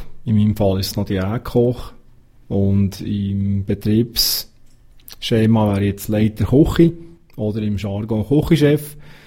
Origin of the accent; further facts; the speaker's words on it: Bern, Switzerland; Und das als Berner.